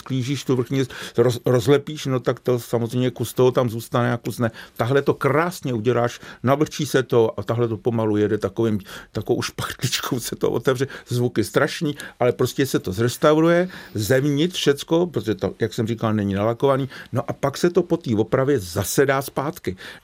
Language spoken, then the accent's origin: Czech; Hradec Králové, Hradec Králové Region, Czechia; v Hradci Králové, odkud pocházím